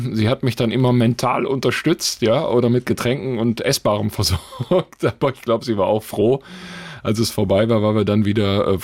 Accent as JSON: {"language": "German", "region": "North Rhine-Westphalia", "country": "Germany", "said": "Früher, ich komme aus dem Ruhrgebiet, haben wir natürlich noch mit Kohle und Briketts geheizt."}